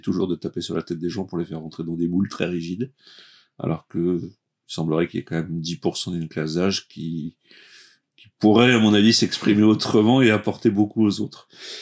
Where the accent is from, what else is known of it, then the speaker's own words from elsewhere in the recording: Bourgogne-Franche-Comté, France; bourguignon d'origine en fait, je suis né en Côte d'Or, j'ai grandi dans Lyon, pas très loin de Chablis, et donc c'est vraiment ma région